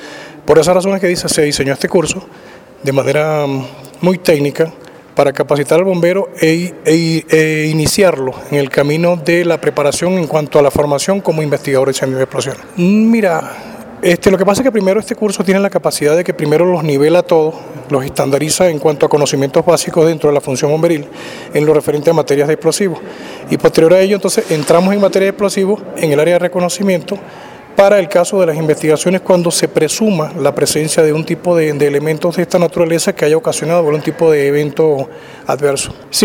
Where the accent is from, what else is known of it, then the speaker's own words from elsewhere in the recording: Venezuela; now in Argentina; estoy ingresando a Argentina, procedente de Venezuela. Todos saben la problemática que está ocurriendo en mi país en este momento.